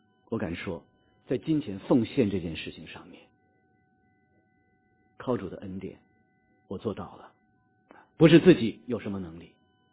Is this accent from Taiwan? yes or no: no; China; 因为我自己是从国内大陆来的